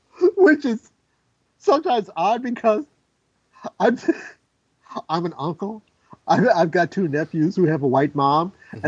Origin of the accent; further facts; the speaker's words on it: Los Angeles, California, United States; I was growing up in South Central LA. And I was in the third grade.